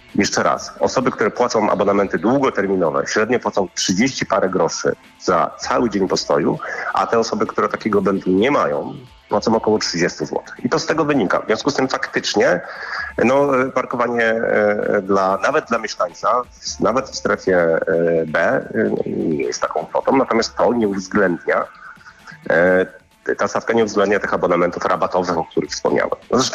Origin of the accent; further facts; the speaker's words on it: Gumieńce, West Pomeranian Voivodeship, Poland; Ja jestem z Gumieniec, w związku z tym tam jest zupełnie inny problem z parkowaniem.